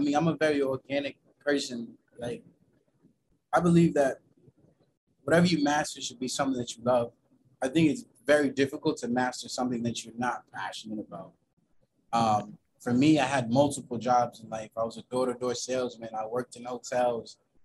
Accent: West Virginia, United States; I mean, growing up in West Virginia was very difficult, because I think that was the first time I really realized that my parents didn't have money.

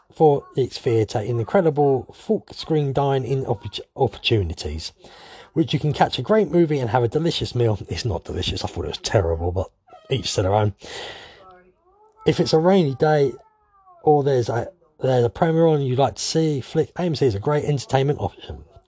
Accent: Florida, United States; Speaking as a born and bred Floridian, he is.

